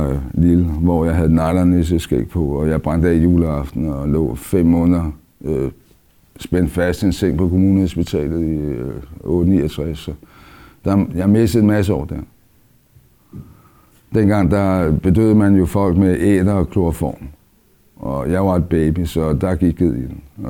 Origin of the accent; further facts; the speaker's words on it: Copenhagen, Capital Region of Denmark, Denmark; born there; og jeg er 56, og jeg er født her på Vesterbro